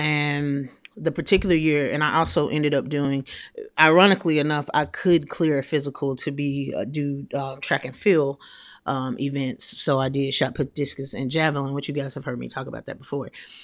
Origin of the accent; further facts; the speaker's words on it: Atlanta, Georgia, United States; I think I'm going to go home because I'm from Atlanta.